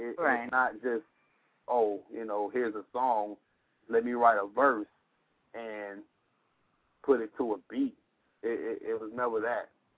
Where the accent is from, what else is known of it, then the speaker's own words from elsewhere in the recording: Atlanta, Georgia, United States; I mean, like I said, I'm from Atlanta